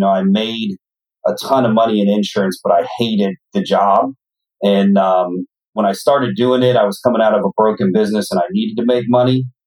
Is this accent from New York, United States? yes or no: no; Ohio, United States; I am originally from Ohio.